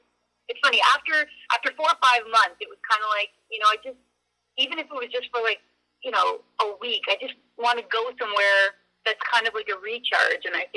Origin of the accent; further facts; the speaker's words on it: Ontario, Canada; Yes, we are both from Ontario. We're both born and raised there. We now live in Alberta. We moved out there last year.